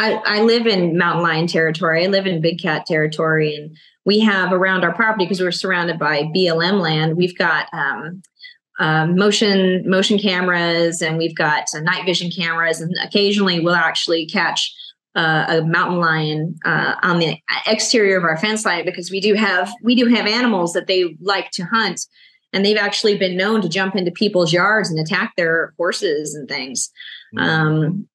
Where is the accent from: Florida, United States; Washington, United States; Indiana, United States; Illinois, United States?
Florida, United States; Well, Florida, we decided, because I'm originally, that's where I'm from, that's my home state.